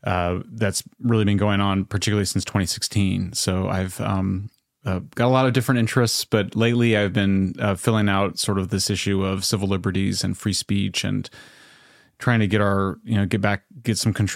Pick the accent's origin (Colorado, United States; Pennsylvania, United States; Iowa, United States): Colorado, United States; Greeley; So I grew up in Greeley, Colorado. My parents were from the Mennonite Christian tradition